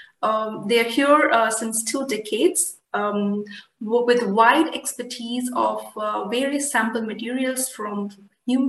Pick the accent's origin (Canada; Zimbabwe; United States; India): India; Coming for me, I'm from India.